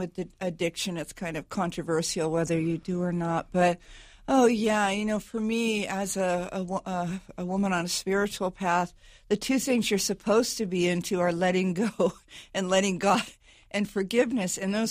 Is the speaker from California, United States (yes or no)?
yes; California, United States; he was our governor. I'm from California.